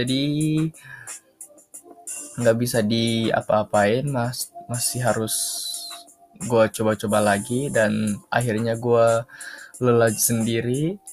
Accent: Gorontalo, Indonesia; Gua berasal dari Gorontalo, dari Sulawesi.

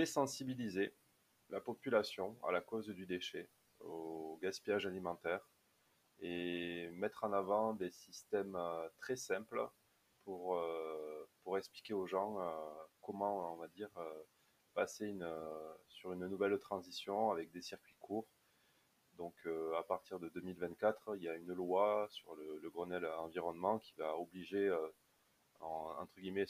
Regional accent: Albi, Occitanie, France; albigeois de 31 ans. Je suis natif en fait d'Albi. J'y suis retourné il y a 2 ans maintenant. J'habite juste à Saint-Jury, à quelques kilomètres.

